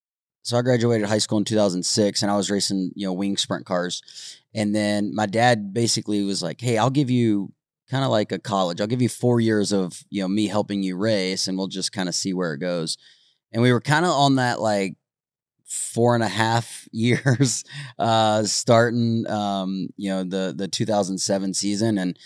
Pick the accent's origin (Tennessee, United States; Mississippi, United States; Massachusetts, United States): Mississippi, United States; Olive Branch; I grew up in Olive Branch, Mississippi, right south of Memphis.